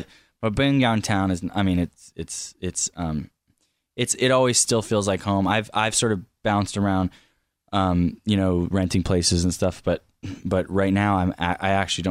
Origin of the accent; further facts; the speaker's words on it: New York City, New York, United States; New York City. So, yeah, downtown by Washington Square Park is where we grew up.